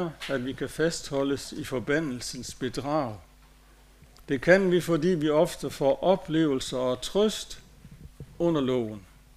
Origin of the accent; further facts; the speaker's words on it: Tarm, Central Denmark Region, Denmark; I byen Tarm, hvor jeg er vokset op